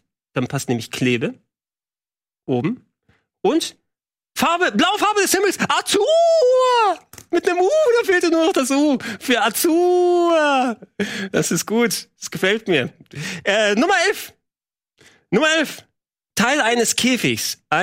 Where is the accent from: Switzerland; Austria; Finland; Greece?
Greece; Ich komme aus Griechenland, Mann.